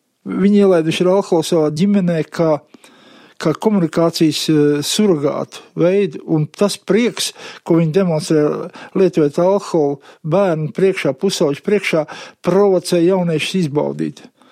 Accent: Riga, Latvia; būdams rīdzinieks, mēs Rīgā dzīvojam

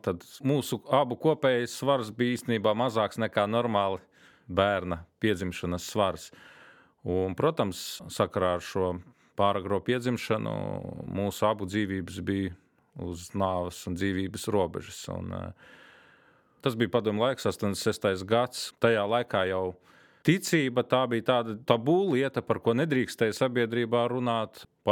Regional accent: Krāslava, Latgale, Latvia; born there; mēs piedzimām Krāslavā, Latgales pusē, un tad mūs ar helikopteru transportēju šeien uz Rīgu

